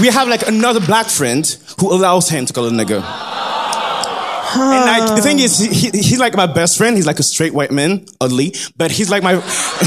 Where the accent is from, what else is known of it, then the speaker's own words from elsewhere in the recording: France; I'm from France. I just flew in yesterday